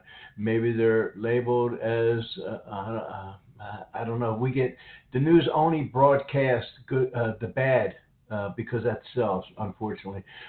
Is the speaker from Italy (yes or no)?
no; Northeast, United States; as a child growing up in the Northeast, the way I had found best to communicate with my father was through sports.